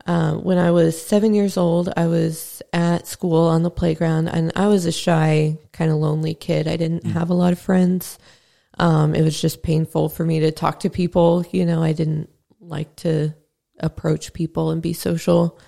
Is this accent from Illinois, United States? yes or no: yes; Effingham, Illinois, United States; also born or lived in Carbondale; So I was born in Carbondale in 94. So I'm a hippie at heart. And we moved back here when I was like 3 and a half. So I've grown up in Effingham for as long as I can remember.